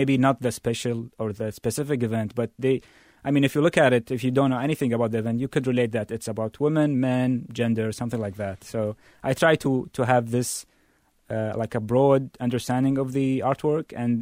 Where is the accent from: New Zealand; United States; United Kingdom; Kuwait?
Kuwait; I mean, I come from Kuwait. Kuwait is a very small country.